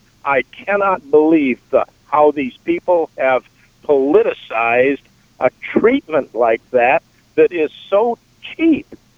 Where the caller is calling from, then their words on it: Texas, United States; I am here from Texas.